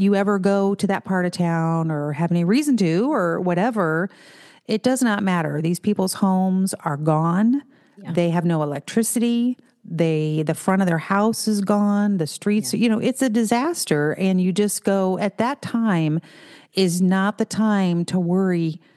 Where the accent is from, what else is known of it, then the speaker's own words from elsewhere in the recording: St. Louis, Missouri, United States; I've been born and raised in St. Louis, you know, county and U City, and then now out here more in the county a little bit.